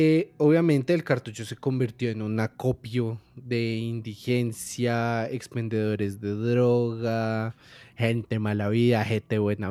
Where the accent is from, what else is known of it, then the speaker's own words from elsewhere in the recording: Bogotá, Colombia; Porque es que ese punto fue tan neurálgico para nosotros como bogotanos